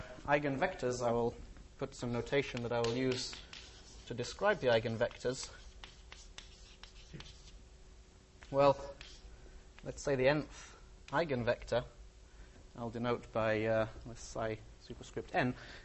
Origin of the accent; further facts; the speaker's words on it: Texas, United States; I'm from Texas, but I'm not going to talk about vacuum energy.